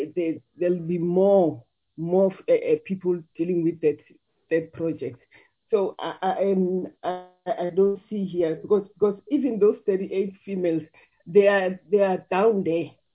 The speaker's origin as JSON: {"language": "English", "region": "Gauteng", "country": "South Africa", "said": "I'm coming from Gauteng, so there's no C here."}